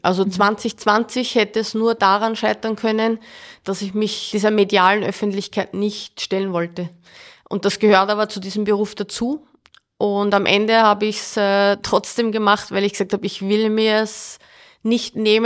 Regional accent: Vienna, Austria; Ja, also ich bin Wienerin, lebe aber jetzt seit 2012 am Stadtrand in Niederösterreich. Hat sich auch so ergeben, weil einfach mein Büro in St. Pölten ist.

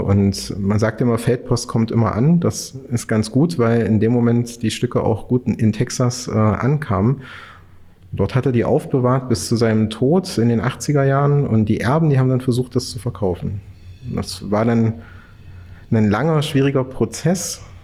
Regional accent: Quedlinburg, Saxony-Anhalt, Germany; Na, Quedlinburg ist für mich natürlich erstmal meine Heimatstadt

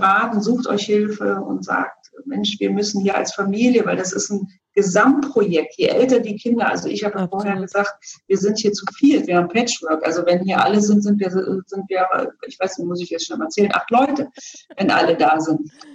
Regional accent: Berlin, Germany; ich bin ja selber in Ost-Berlin groß geworden

